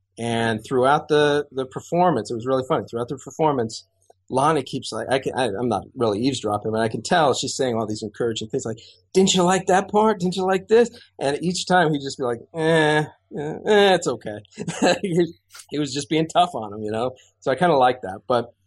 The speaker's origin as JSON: {"language": "English", "town": "Rochester", "region": "New York", "country": "United States", "said": "it comes up that I'm from Rochester, and he says, oh, really?"}